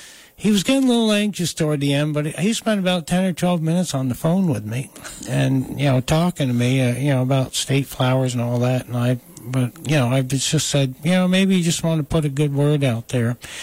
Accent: New York, United States; I introduced myself … I'm from New York State.

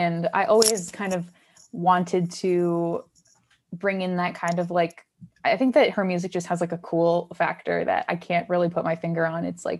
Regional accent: Massachusetts, United States; also born or lived in Philadelphia; Yeah, I'm from Massachusetts, and then I moved here from a few years that I spent in Philadelphia.

